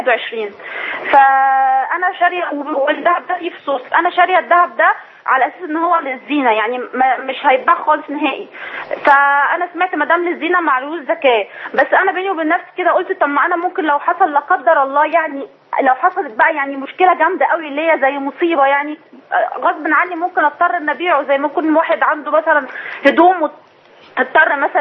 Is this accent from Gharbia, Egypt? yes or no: yes; El Mahalla El Kubra, Gharbia, Egypt; أنا من المحلة